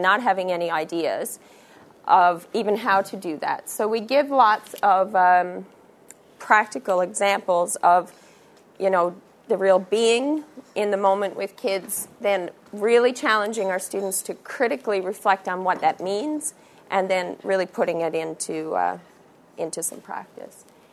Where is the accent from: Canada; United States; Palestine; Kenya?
Canada; Edmonton, Alberta; I'm from Edmonton, Alberta, Canada.